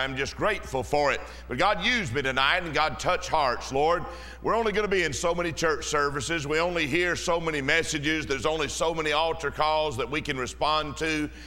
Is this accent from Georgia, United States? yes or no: yes; Georgia, United States; And, you know, look, I'm from Georgia.